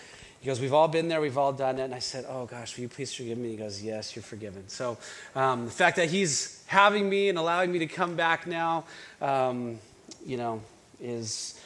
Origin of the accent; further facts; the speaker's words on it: Albuquerque, New Mexico, United States; So I grew up in Albuquerque, New Mexico.